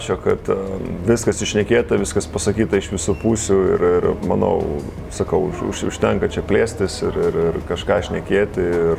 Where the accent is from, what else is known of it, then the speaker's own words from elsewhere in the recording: Kaunas, Kaunas County, Lithuania; Vis tiek aš iš to išaugau, iš ten atėjau, Kaune gimęs, aš jiem ir pasakiau, aš esu kaunietis, aš sirgau Žalgirį, visada sirgau.